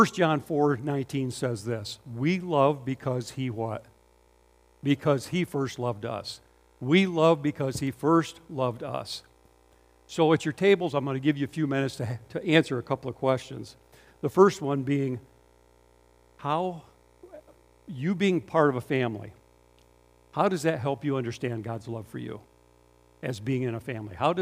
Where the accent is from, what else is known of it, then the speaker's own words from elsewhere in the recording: Hastings, United States; I remember growing up in Hastings, we had a drive-in theater, and they used to play Walt Disney movies and everything, right?